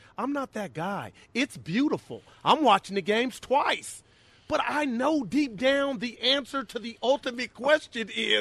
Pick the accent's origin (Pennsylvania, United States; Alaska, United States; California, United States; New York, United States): California, United States; Union City; I'm Texas. Well, Union City. That's the hometown.